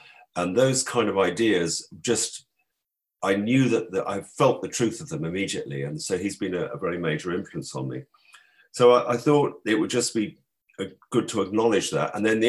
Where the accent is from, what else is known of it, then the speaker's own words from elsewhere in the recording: London, United Kingdom; I grew up in London.